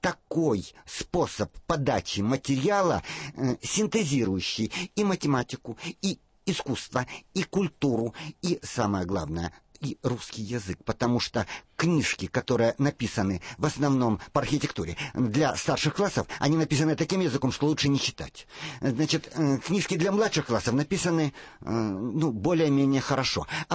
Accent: Kharkiv, Kharkiv Oblast, Ukraine; Мы из Харькова.

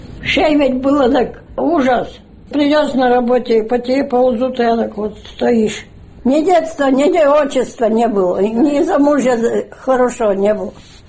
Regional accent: Adyshevo, Russia; Я из Адышева родом, выросла в бедной семье, без отца, с 5 лет.

